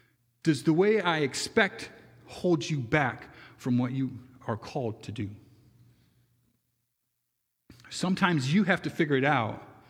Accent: Lansing, New York, United States; also born or lived in Ithaca; I came from Lansing, but in the long spot, Ithaca. Yes, good things come from those towns, and I'm one of them.

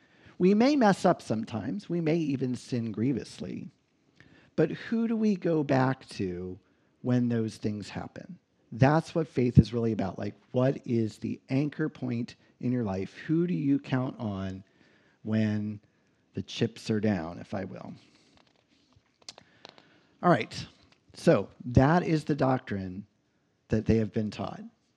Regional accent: Delaware, United States; born there; I'm a Yankee, right? I was born in Delaware. My mother calls me the foreigner.

